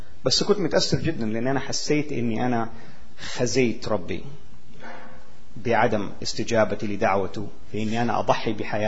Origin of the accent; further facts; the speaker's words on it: Saudi Arabia; أنا ولدت وعشت في السعودية، عشت طول عمري في السعودية وأنا هناك اتولدت.